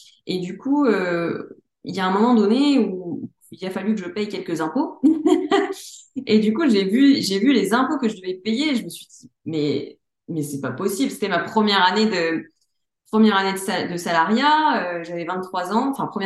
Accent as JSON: {"language": "French", "town": "Lyon", "region": "Auvergne-Rhône-Alpes", "country": "France", "said": "j'ai 29 ans, je suis lyonnaise, investisseuse et entrepreneur."}